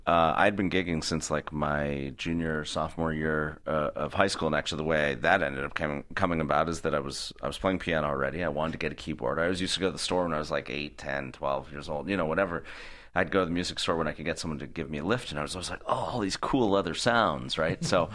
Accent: Boulder, Colorado, United States; so I grew up in Boulder, Colorado, which is a kind of a bubble, you know, I mean, Denver's there

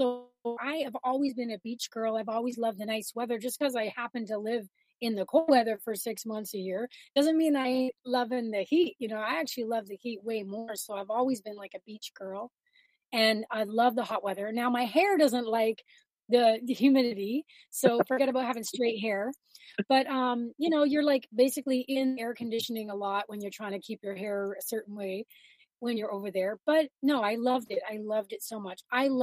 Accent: Toronto, Ontario, Canada; moved away as an adult; also born or lived in Southeast Asia; I'm born and raised in Toronto, Canada.

